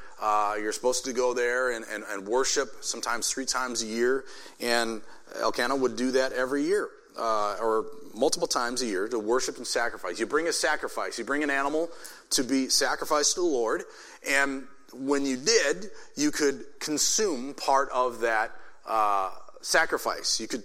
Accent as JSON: {"language": "English", "town": "Grand Forks", "region": "North Dakota", "country": "United States", "tie": "born there", "said": "And I was born in Grand Forks at the University Hospital there."}